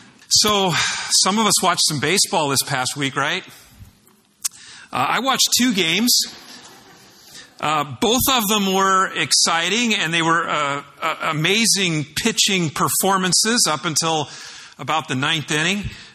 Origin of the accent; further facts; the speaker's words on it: California, United States; I grew up in Orange County, and I was in the shadow of Anaheim Stadium, where the California Angels at that time played.